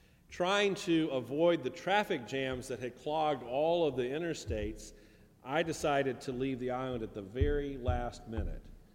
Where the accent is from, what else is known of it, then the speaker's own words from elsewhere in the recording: North Carolina, United States; And of course, there's major damage in my home state of North Carolina, too.